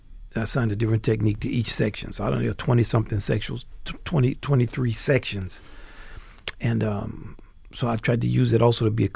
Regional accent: New Orleans, Louisiana, United States; I grew up in New Orleans, so I was familiar with the forms in practice.

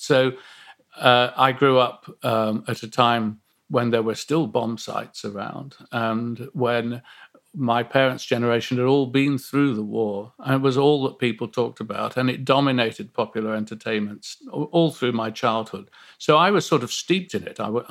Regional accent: Nottingham, East Midlands, United Kingdom; growing up in Nottingham and going to university and working at the BBC.

